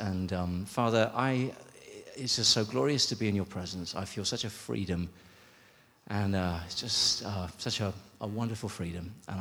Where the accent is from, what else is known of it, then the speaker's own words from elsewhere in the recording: England, United Kingdom; I'm English